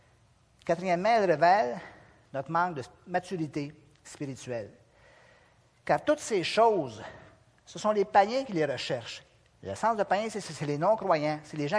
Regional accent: Quebec, Canada; moi, je suis un petit Québécois de classe moyenne qui vient d'une petite ville qui s'appelle, je ne vous le dirai pas

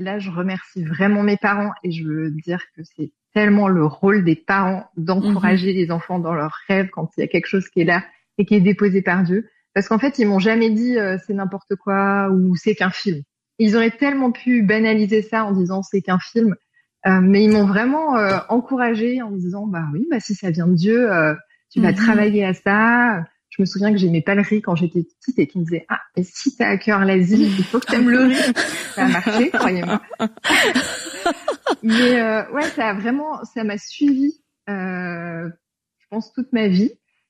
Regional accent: Île-de-France, France; born there; j'ai 35 ans. Je suis née en région parisienne, dans une famille chrétienne très engagée

